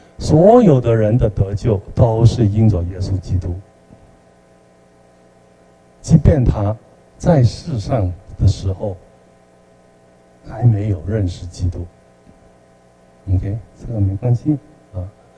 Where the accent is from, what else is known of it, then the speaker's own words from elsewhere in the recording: China; 都有一些圣贤在，比如说我们中国人啊。有孔子、孟子， 这也是天主给我们中国人的照顾啊。